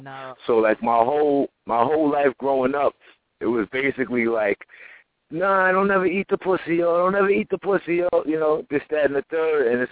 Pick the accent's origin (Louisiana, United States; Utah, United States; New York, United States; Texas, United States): New York, United States; The Bronx; where I'm from the Bronx. I'm from the Bronx, New York. You know, shout out to Uptown. And, you know, I grew up with a lot of West Indian brothers.